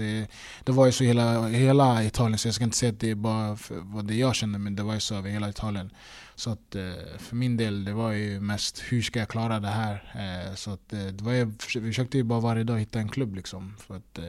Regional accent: Stockholm, Stockholm County, Sweden; det är klart jag är ändå i Stockholm där jag kommer ifrån

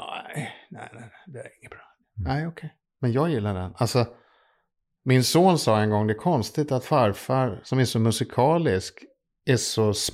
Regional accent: Stockholm, Stockholm County, Sweden; Så att jag har bott i Vasastan och Rörstrands, alltså Birkastan i hela mitt liv.

